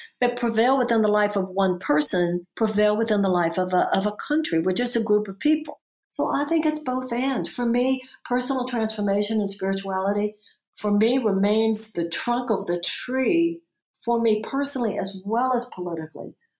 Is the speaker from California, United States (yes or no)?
no; Houston, Texas, United States; But I grew up in Houston.